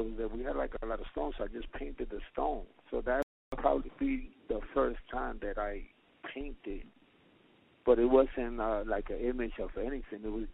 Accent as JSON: {"language": "English", "country": "Puerto Rico", "said": "And in Puerto Rico, I'm from Puerto Rico."}